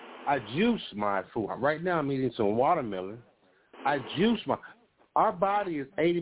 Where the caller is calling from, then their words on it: Chicago, Illinois, United States; Call from Cherokee Nation in Chicago, called Chicago.